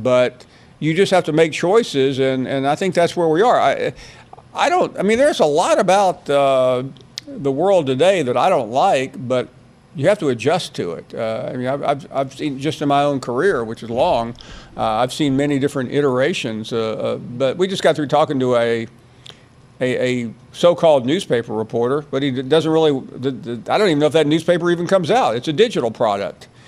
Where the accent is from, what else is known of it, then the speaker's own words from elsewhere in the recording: Tennessee, United States; also born or lived in Alabama; But then again, I'm from Tennessee and lived in Alabama.